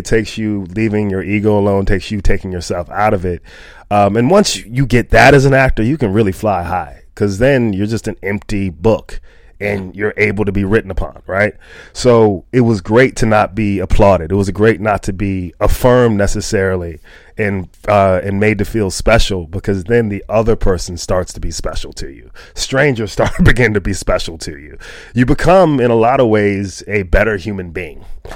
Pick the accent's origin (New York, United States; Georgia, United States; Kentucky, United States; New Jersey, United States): Georgia, United States; Atlanta; Yeah, I'm from Atlanta. Okay. And I played football in Atlanta, went to high school in Atlanta.